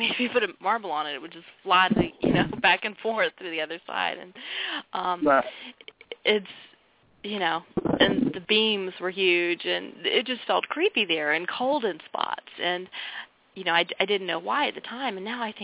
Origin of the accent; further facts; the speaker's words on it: Georgia, United States; I love Savannah and, you know, growing up in Georgia